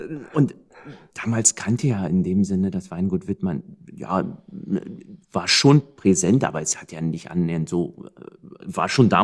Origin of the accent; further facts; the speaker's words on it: Berlin, Germany; ich als absoluter No-Name aus Berlin, keinerlei Vorahnung